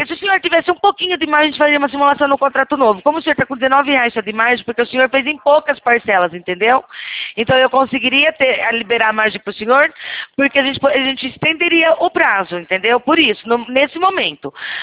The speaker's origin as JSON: {"language": "Portuguese", "town": "Rio Claro", "region": "São Paulo", "country": "Brazil", "said": "Eu sou de Rio Claro, São Paulo"}